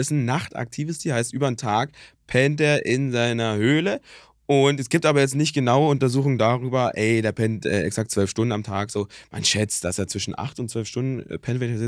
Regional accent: Berlin, Germany; vielleicht kann ich da als Berliner noch mit Stoff ein bisschen mehr anfangen

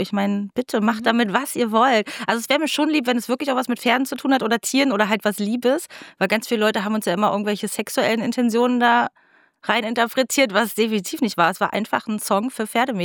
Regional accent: Schöneiche, Brandenburg, Germany; Aus dem Osten, aus Schöneiche, also so Rand-Berlin.

